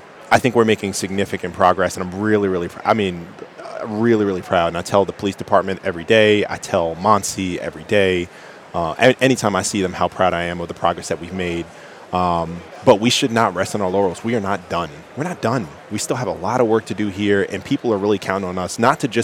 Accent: New York, United States; moved away; I'm originally from New York. And so when I moved here, I didn't actually know the difference between the city and the county.

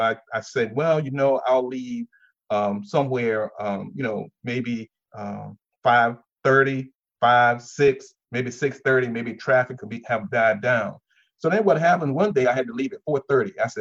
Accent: North Carolina, United States; I knew about Winston-Salem growing up in North Carolina, but I didn't really know it.

